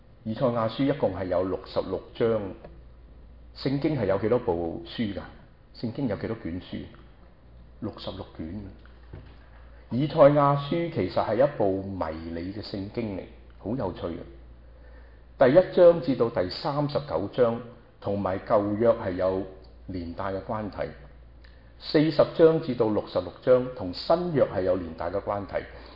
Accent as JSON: {"language": "Cantonese", "country": "China", "said": "嗱，我哋中國人都有嘅"}